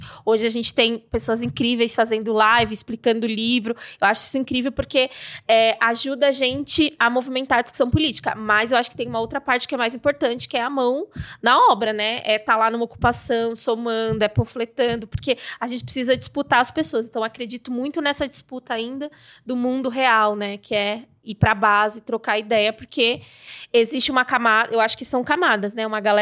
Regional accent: Bahia, Brazil; Eu sou baiana

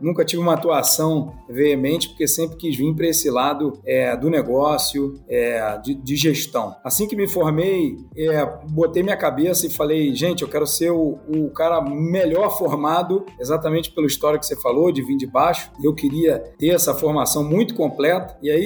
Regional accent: Niterói, Rio de Janeiro, Brazil; born there; Nasci na cidade de Niterói, no Rio de Janeiro.

